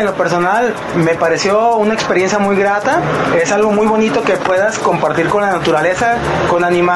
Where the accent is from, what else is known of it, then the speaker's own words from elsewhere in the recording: Guanajuato, Mexico; Vengo de Guanajuato.